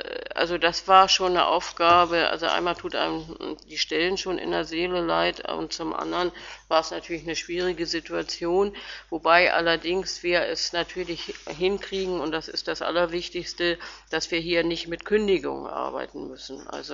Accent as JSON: {"language": "German", "region": "Hamburg", "country": "Germany", "tie": "born there", "lives_now": "Rostock, Germany", "said": "obwohl ich ja gebürtige Hamburgerin bin, fremd"}